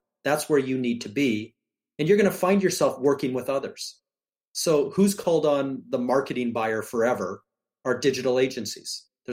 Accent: Canada; now in United States; I moved to southern Florida, so it's like I'm a Canadian living on vacation.

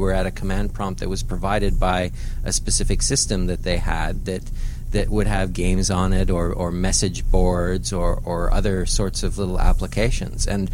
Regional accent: Montreal, Quebec, Canada; now in Australia; Yeah, I'm from Montreal in Canada originally, yes.

